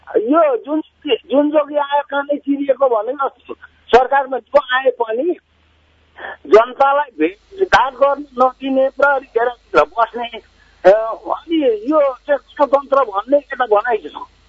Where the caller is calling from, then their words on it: Bhaktapur, Bagmati, Nepal; म भक्तपुरबाट … बोल्दैछु।